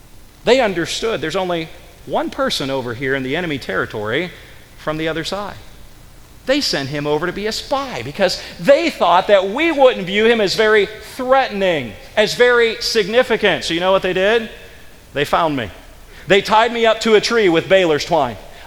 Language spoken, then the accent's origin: English; Pennsylvania, United States; I did. I grew up in Pennsylvania. I'm a native Pennsylvanian, western Pennsylvania, over near the Pittsburgh side.